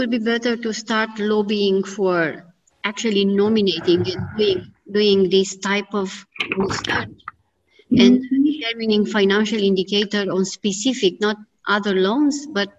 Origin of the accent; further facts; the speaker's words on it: Romania; At least in my country, I'm from Romania.